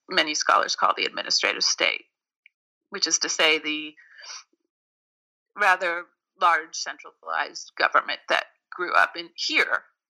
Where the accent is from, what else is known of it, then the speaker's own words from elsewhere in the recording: Berkeley, California, United States; I'm also from Berkeley, California, and the combination of being from Berkeley and working in Washington in the late 80s, early 90s, gave me a very interesting perspective on liberalism.